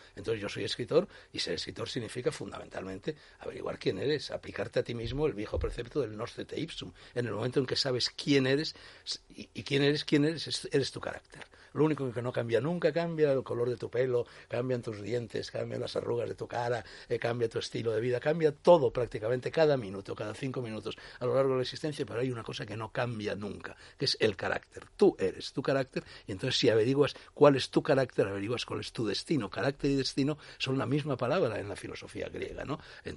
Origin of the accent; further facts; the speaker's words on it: Spain; ¿cómo no voy a ser español si he nacido en España?